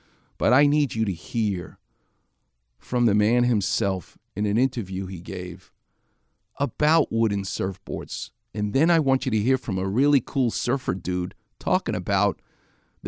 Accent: New York, United States; I'm from New York, by the way.

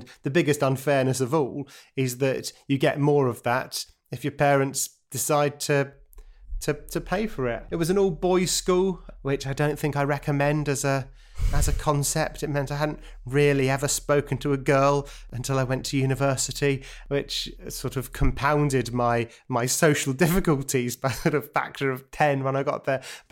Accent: London, United Kingdom; also born or lived in Brighton; And then moved to South London, where I lived until I disappeared off to university.

